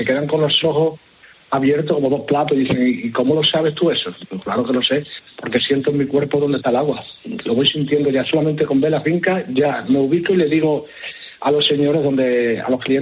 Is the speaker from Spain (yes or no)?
yes; Calamonte, Extremadura, Spain; yo estaba con un señor de aquí, de mi pueblo, de Calamonte